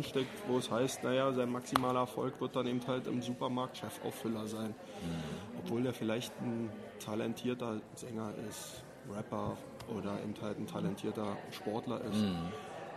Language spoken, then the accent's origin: German; Berlin, Germany; Ich bin in Berlin groß geworden als, heute würdest du sagen, als so ein Straßenkind.